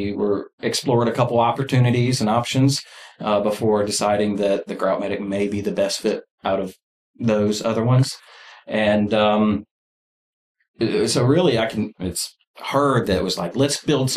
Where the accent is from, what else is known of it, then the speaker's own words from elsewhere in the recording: West Columbia, South Carolina, United States; also born or lived in Florence; So I'm a native South Carolinian. Okay. I was born in Florence, but can only claim that home for the first 2 years of my life.